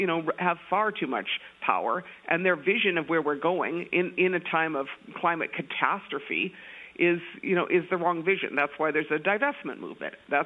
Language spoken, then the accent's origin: English; United States; I'm not from Standing Rock. I'm from a reservation a little bit east of there, but I've worked with the Standing Rock tribe.